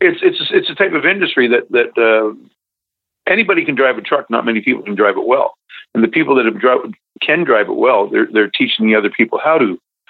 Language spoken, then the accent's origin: English; Fenelon Falls, Ontario, Canada; Fenland Falls, Ontario, the jewel of the Kawarthas, about 90 minutes north of Toronto.